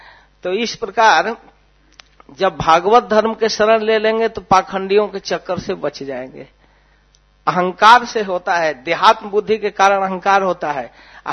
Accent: Varanasi, Uttar Pradesh, India; मैं भी भोजपुरी बोलने लगा तो और खुश हो गया। आप कहाँ के हो गुरु, कहाँ के हो, मैं हाँ हूँ बनारस के हूँ

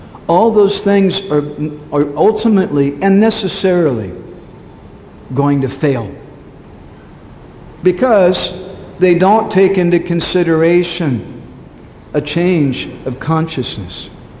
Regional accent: Los Angeles, California, United States; I remember when I was growing up in Los Angeles as a devotee, book distributor

